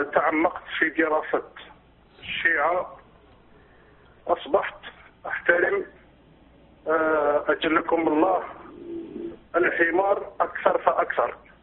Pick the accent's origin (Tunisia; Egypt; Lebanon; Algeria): Algeria; أنا من الجزائر